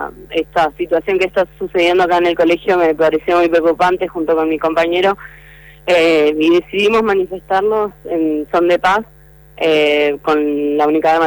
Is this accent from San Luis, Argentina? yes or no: no; Santa Fe, Argentina; yo soy estudiante universitario de la ciudad de Santa Fe